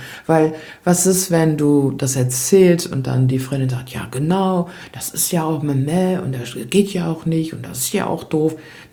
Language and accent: German; Lower Saxony, Germany; ich komme aus Ostfriesland und bin gestern hierher geflogen